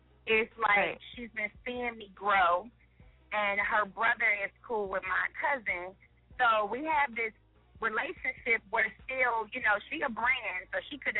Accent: St. Louis, Missouri, United States; I'm from St. Louis, so it's all the girls there got big butts.

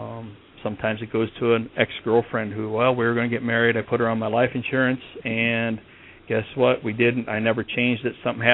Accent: Rock Falls, Illinois, United States; now in St. Louis, United States; I actually, our organization lost a member back in my hometown of Rock Falls, Illinois.

